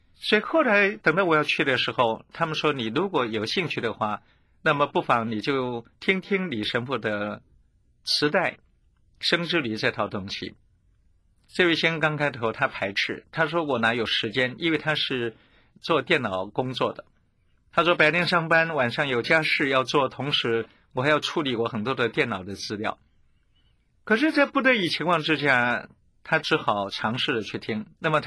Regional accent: Xiamen, Fujian, China; born there; 就像我出生在厦门的鼓浪屿，当日的主教公署的地下室，所以生下来第三天我就受了洗了。

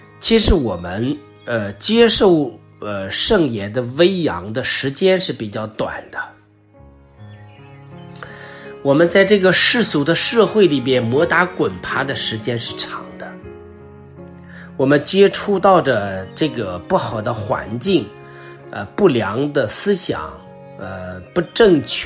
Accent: China; 就像我们中国人，那是天人合一的生命

